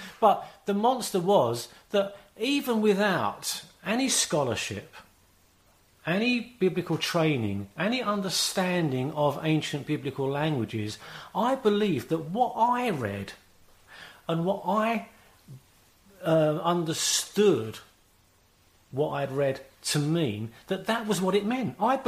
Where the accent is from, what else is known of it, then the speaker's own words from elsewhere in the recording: London, United Kingdom; I'm a European. Not only am I European, I'm English. Not only am I English, but I'm a Londoner.